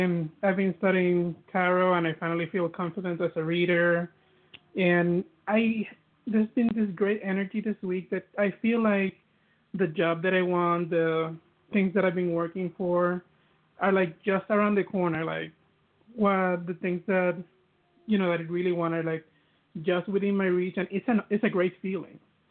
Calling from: New York, United States; I'm calling from New York.

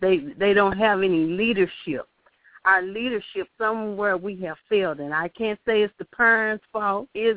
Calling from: St. Louis, Missouri, United States; I'm calling from St. Louis, Missouri.

